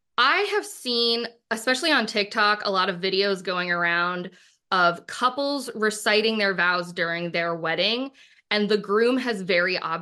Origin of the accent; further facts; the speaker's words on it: Boston, Massachusetts, United States; I'm from Boston, so the shitty guy quotient kind of knocks off the charts.